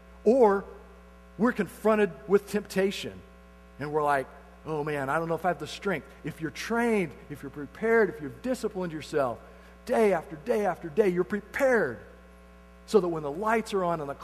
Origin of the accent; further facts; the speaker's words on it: Kansas, United States; And since I'm from Kansas, I grew up kind of as their fan.